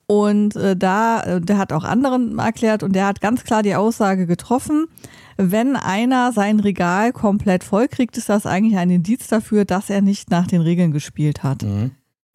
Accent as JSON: {"language": "German", "country": "Germany", "said": "Wir sind halt Deutsche, wir mögen sammeln und sortieren."}